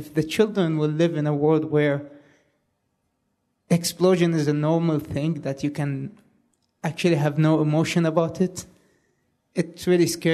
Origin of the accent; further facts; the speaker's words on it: Iraq; from Iraq.